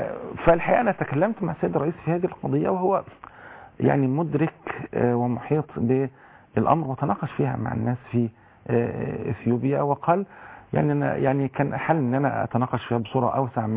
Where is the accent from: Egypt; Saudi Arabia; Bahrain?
Egypt; منزلة خاصة عندنا إحنا كمصريين